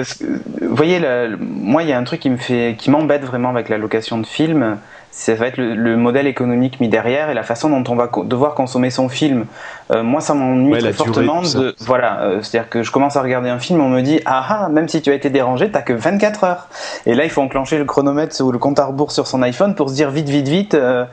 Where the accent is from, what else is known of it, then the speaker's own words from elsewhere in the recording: Bordeaux, Nouvelle-Aquitaine, France; Moi, je suis de Bordeaux, hein. Donc, à Bordeaux, ça va